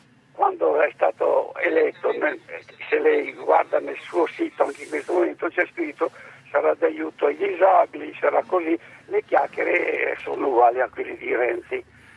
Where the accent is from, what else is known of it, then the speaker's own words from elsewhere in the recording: Trentino-Alto Adige, Italy; Sono un trentino.